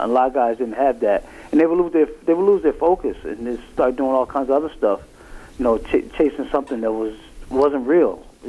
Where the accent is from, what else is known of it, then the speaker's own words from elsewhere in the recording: Bridgeport, Connecticut, United States; I'm originally from Bridgeport.